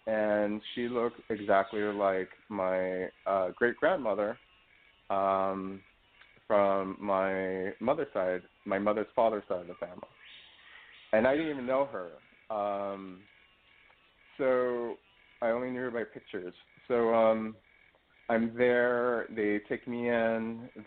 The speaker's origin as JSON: {"language": "English", "town": "New York City", "region": "New York", "country": "United States", "tie": "born or raised there", "said": "And my first several weeks I was new to sheep herding growing up in New York City."}